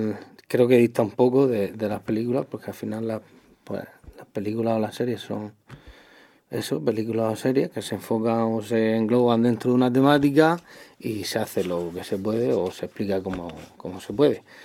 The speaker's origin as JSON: {"language": "Spanish", "town": "Águilas", "region": "Region of Murcia", "country": "Spain", "lives_now": "Orihuela, Spain", "said": "Yo soy de Águila y me vine para Orihuela"}